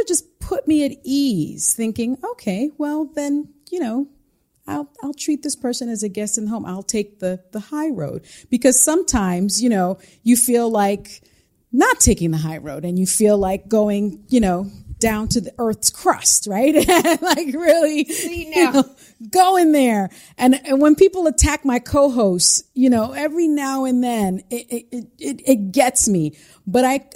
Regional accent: Bronx, New York, United States; See, I'm from the Bronx.

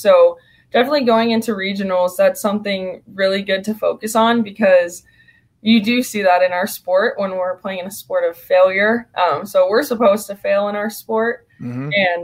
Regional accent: California, United States; I'm from California, but okay.

